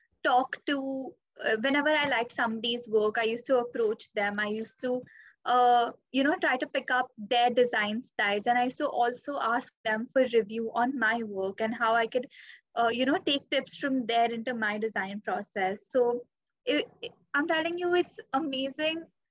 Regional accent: Mumbai, Maharashtra, India; I don't think there's any other city better than Mumbai in India.

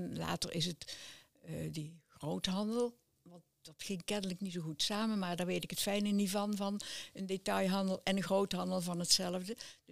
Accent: Oss, North Brabant, Netherlands; born there; Hier in Os.

